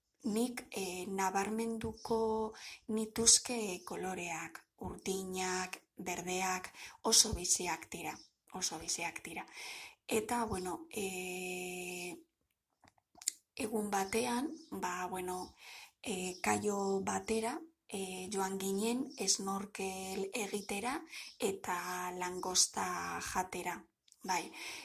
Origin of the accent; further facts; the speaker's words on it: Vitoria-Gasteiz, Basque Country, Spain; Gasteizkoa naiz eta bidaia salea naiz.